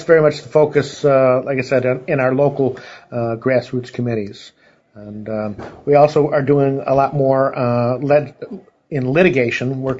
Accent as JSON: {"language": "English", "region": "New York", "country": "United States", "said": "When I tell them I'm from New York, invariably they think I'm from Manhattan."}